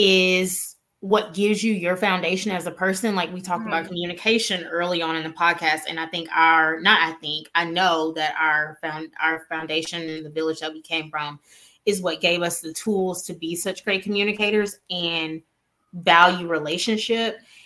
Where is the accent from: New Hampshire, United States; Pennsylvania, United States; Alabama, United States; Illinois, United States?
Alabama, United States; Mobile; We're both from Mobile, Alabama.